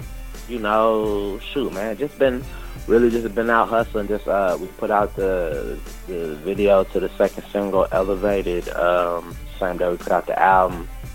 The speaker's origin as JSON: {"language": "English", "region": "Texas", "country": "United States", "said": "So it was already just kind of nerve-wracking because I'm coming from the South doing something a little bit different than what they used"}